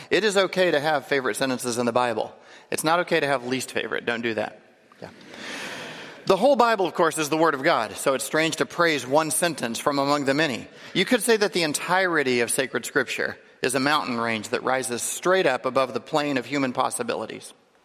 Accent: California, United States; I am from California, where this weather is a nice change of pace.

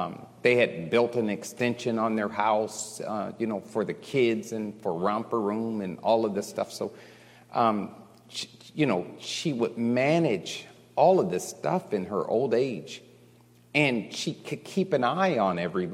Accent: Chicago, Illinois, United States; eating at my grandmother's house was different than eating where we grew up at in Chicago.

